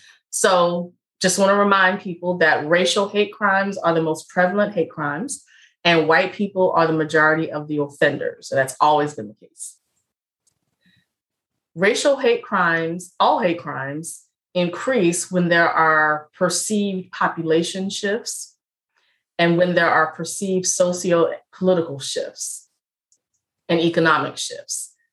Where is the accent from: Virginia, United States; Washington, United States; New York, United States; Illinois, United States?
Virginia, United States; Richmond; So of course I'm from Richmond, Virginia.